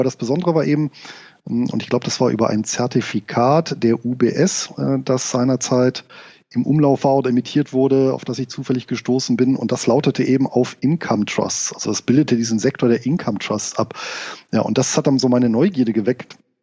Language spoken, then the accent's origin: German; Rhineland, Germany; born there; als gebürtiger Rheinländer war ich natürlich auch ein Freund des Feierns